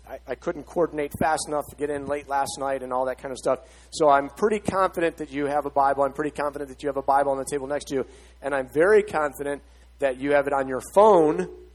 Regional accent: Buffalo, New York, United States; It's funny, I grew up in the Buffalo area, and so I'm very aware of all that cold

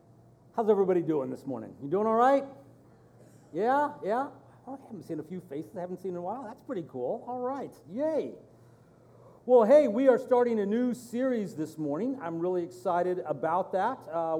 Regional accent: United States; As an American, hero worship is a really big part of our culture.

